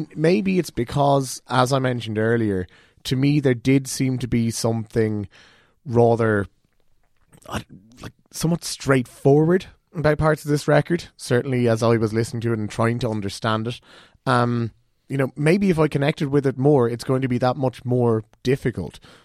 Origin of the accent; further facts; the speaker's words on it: Cork, Munster, Ireland; I'm from Cork